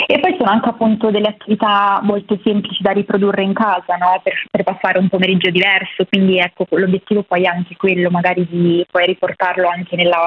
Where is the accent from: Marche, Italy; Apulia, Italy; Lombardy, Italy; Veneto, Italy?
Lombardy, Italy; Milan; born there; Sono nata a Milano, ma sì, nel settore.